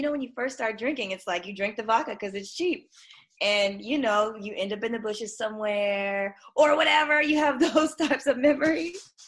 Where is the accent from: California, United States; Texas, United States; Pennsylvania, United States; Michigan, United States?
California, United States; Palmdale; also born or lived in South Carolina; So I grew up in California. Yeah. I'm an actual person that actually grew up in California, like since I was a kid. But Palmdale, California, not LA.